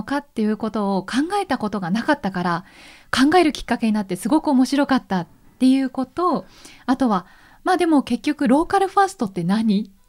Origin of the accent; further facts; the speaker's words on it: Kamakura, Kanagawa, Japan; 例えば私鎌倉出身なので、